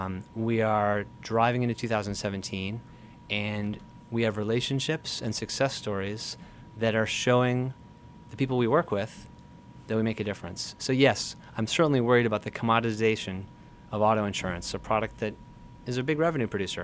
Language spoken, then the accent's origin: English; Boston, Massachusetts, United States; I was a local. I grew up locally here in the Boston area. I went down to Virginia, UVA, came back up here